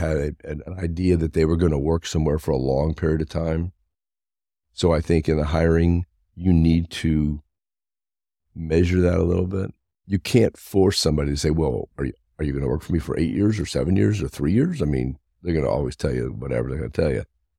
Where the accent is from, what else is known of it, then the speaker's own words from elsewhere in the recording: Florida, United States; moved away; also born or lived in Texas; I grew up in Florida, and then Texas was a little stopover and came here. I would tell you I'm going to never move to Indiana, but I got transferred with a company and they moved me here